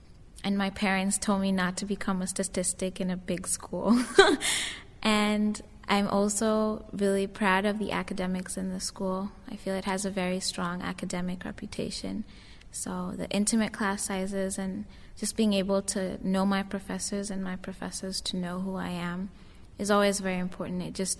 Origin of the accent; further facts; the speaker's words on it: Nairobi, Kenya; I am from Nairobi, Kenya.